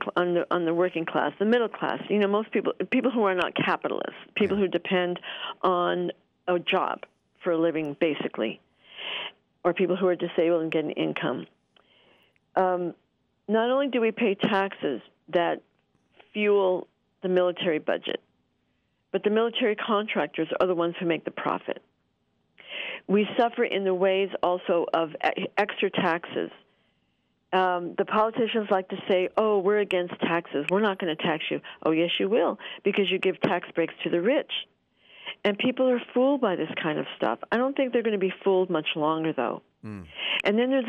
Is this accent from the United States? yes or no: yes; New Mexico, United States; now in California, United States; Well, I live in California. I'm from New Mexico.